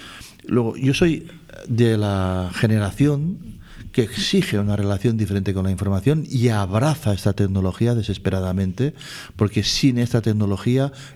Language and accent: Spanish; Figueres, Catalonia, Spain; also born or lived in Girona; Mira, yo nací en Gerona y me crié en Figueras.